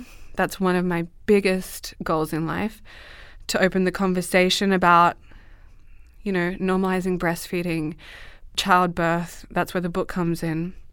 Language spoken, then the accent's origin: English; Australia; I'm from Australia, so I was breastfeeding in public when we had our son.